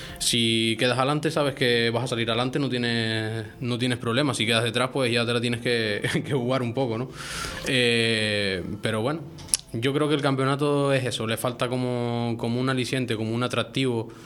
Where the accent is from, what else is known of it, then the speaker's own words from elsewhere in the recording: Tejina, Canary Islands, Spain; pero al final somos de Tejina.